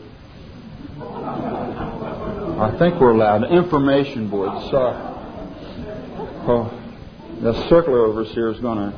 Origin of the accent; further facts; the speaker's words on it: Coatesville, Pennsylvania, United States; now in Rising Sun, United States; Now, she happened to be from Rising Sun, Maryland, and I was from Coatesville, Pennsylvania.